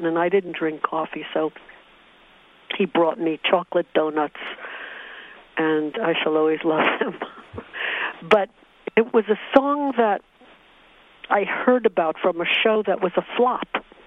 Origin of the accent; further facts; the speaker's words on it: Brooklyn, New York, United States; since I was brought up in Brooklyn, when some of the families I knew got a little bit more money, they all moved to Long Island.